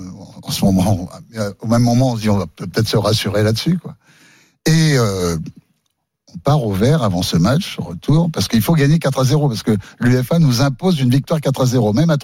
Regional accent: Brittany, France; vous savez, moi, je suis breton.

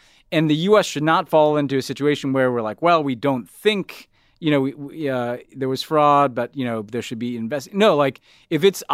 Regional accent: United States; which is embarrassing to see as an American.

